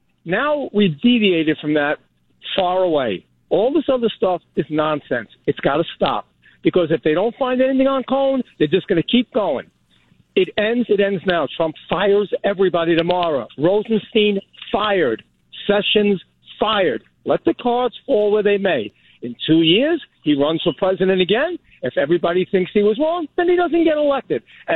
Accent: New York, United States; I'm a New York. I'm from New York.

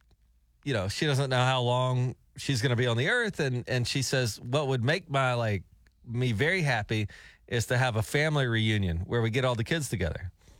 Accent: Alabama, United States; now in Tulsa, United States; However, as an outsider, which I am, I grew up in Alabama.

